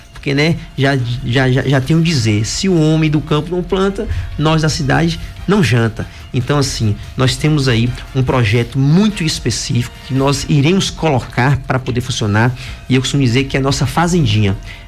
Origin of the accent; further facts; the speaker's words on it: Cândido Sales, Bahia, Brazil; Cândido Salles, a cidade que eu amo, Cândido Salles, não é onde eu cresci, onde eu vivi e tive o maior prazer de poder retornar